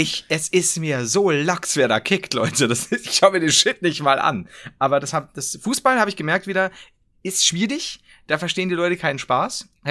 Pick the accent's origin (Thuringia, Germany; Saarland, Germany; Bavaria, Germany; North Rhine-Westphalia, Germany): Bavaria, Germany; ich bin Bayer, ich habe keine Wahl